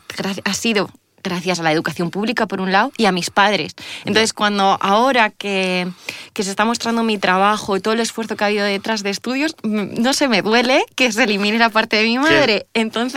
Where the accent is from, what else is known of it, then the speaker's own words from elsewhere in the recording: Salamanca, Castile and León, Spain; Soy de Salamanca, estudié en la Universidad de Salamanca matemáticas y cuando acabé a mí me pilló la burbuja inmobiliaria. Entonces, es que soy más mayor, aunque no parezca.